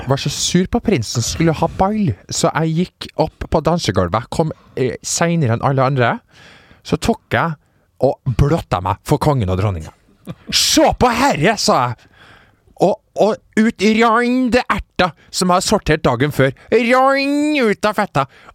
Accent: Stokke, Vestfold, Norway; Jeg kommer fra Stokke ja.

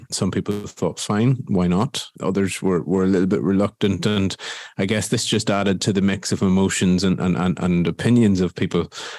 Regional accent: Ireland; now in Brussels, Belgium; as an Irish person I will never really accept

